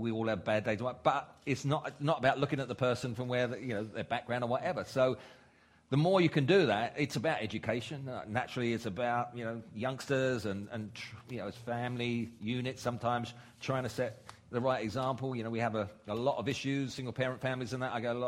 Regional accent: London, United Kingdom; I mean, I was brought up in the East End, but, it was made clear everyone's the same, whatever, and I came from an East End background

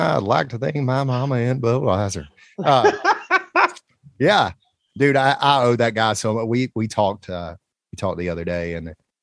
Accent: Alabama, United States; But so growing up in Alabama, there were so many things.

